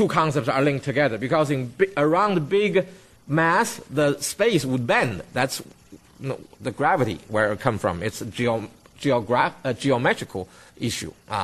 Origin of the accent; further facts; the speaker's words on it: Denton, Texas, United States; When I tell you I'm from Dallas, you know where I'm from, right? But I really lived in Denton, which is 30 miles north of Dallas.